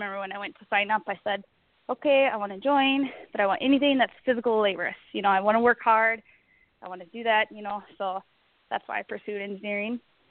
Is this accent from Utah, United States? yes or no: no; Rice Lake, Wisconsin, United States; Well, as you said, I'm from Rice Lake, Wisconsin. I've pretty much lived here my whole life.